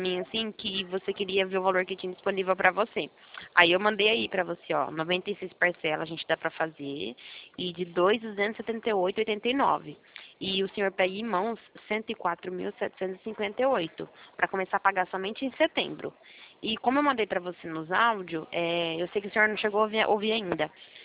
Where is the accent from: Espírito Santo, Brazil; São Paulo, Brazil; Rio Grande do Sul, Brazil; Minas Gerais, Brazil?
São Paulo, Brazil; Americana; Sou de Americana.